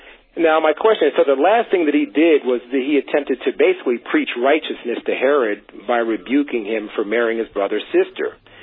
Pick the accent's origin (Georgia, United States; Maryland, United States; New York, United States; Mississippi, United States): Maryland, United States; Columbia; also born or lived in Fredericksburg; now in Cincinnati, United States; I'm from the Maryland, D.C., Virginia area, and I am just now I'm in Cincinnati.